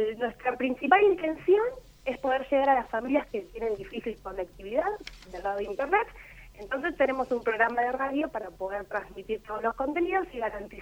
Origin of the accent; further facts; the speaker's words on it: La Matanza, Buenos Aires Province, Argentina; soy de La Matanza. Trabajo en un jardín de Virrey del Pino.